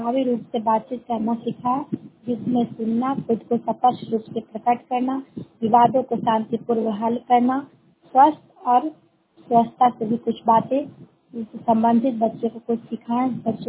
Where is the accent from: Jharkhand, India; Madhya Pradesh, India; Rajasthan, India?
Madhya Pradesh, India; Indore; और मैं प्रखंड इंदौर से हूँ।